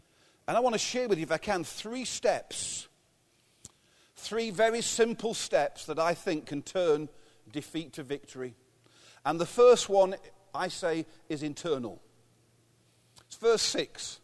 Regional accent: England, United Kingdom; And being English, that's just double the case.

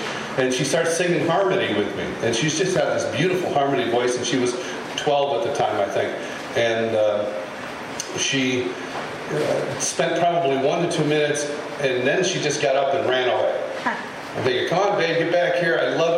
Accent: Rochester, New York, United States; now in Kansas City, United States; I grew up in Rochester, just across the lake. And I had enough of cold and snow, so my apologies. But I'm sitting in Kansas City.

